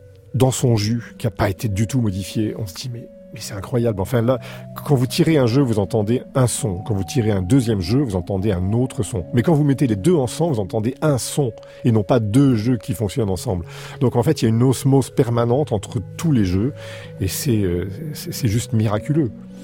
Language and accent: French; Boulogne-sur-Mer, Hauts-de-France, France; born there